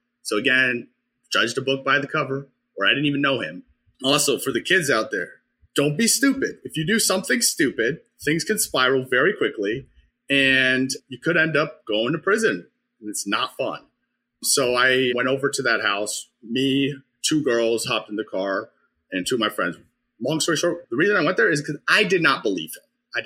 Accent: Norwalk, Connecticut, United States; Yeah, my parents were both teachers. I grew up in Norwalk, Connecticut.

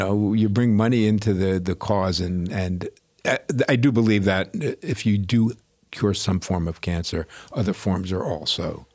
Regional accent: Great Neck, New York, United States; New York City and then Long Island.

